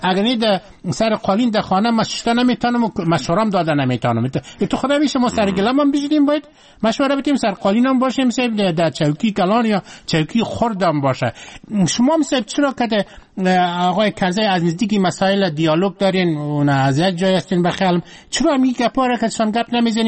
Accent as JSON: {"language": "Persian", "country": "Afghanistan", "said": "ما شما افغان هستیم"}